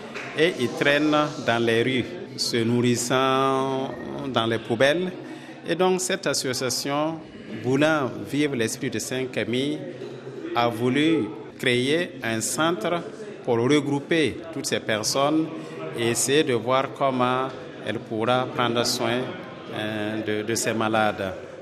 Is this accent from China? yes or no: no; Burkina Faso; Chez nous, au Burkina, on peut dire qu'il y a un certain nombre.